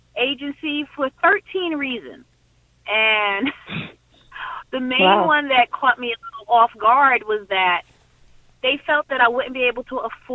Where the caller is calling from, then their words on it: Watchung, New Jersey, United States; Hi. I'm actually calling from Watchung, New Jersey.